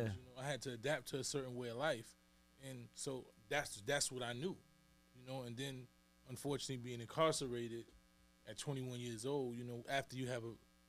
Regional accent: Bronx, New York, United States; I think coming from the Bronx, you know, and pretty much growing, born and raised in Highbridge for most of my life, and then at 12 and 11, I lived with my grandmother mm-hmm. in the Soundview, Castle Hill section of the Bronx.

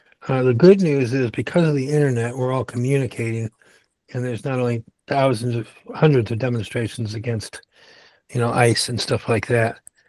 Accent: California, United States; born there; I was born in Northern California and he was born in Southern California.

